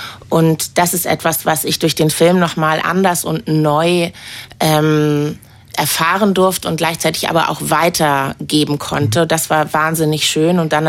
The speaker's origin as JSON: {"language": "German", "region": "Berlin", "country": "Germany", "tie": "born or raised there", "said": "ich bin aus West-Berlin."}